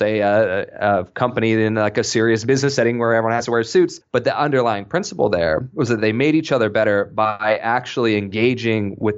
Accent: Idaho, United States; now in New York, United States; the story was fascinating because I grew up in Idaho in country music land.

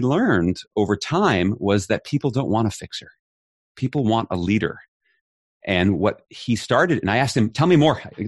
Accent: New York City, New York, United States; My mom is from Belgium, whereas I grew up in Queens, right in New York City.

